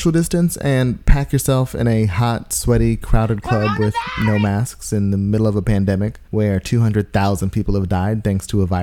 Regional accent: Atlanta, Georgia, United States; You know, I grew up in Atlanta, high school in Atlanta, well, right outside, you know, college in Athens.

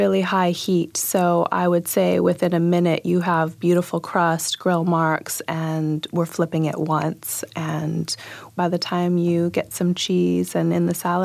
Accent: Hawaii, United States; moved away; I'm a mutt, mostly. But yes, I was born and raised on the Big Island of Hawaii.

